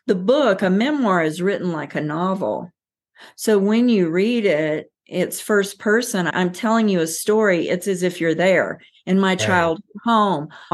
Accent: Bible Belt, United States; Now, I grew up in the Bible Belt, and I was either boring Baptist church, or they would go to a Pentecostal

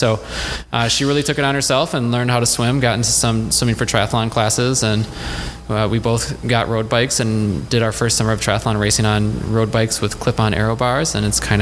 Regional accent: Random Lake, Wisconsin, United States; Yeah, just like Nate, I am a Wisconsin product. Not quite as local. I grew up in Sheboygan County in a tiny little town called Random Lake.

